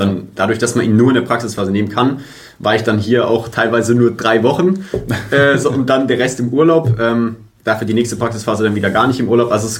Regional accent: Sandhausen, Baden-Württemberg, Germany; ich komme aus Sandhausen

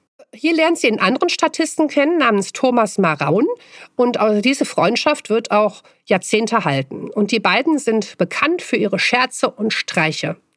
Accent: Cologne, North Rhine-Westphalia, Germany; Ich bin nur aus Müllem.

